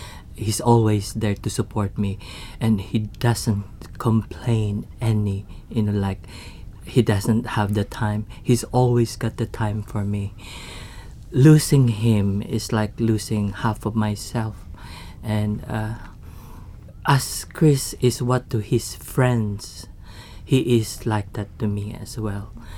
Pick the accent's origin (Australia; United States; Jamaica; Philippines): Philippines; moved away; also born or lived in England; I'm a Filipino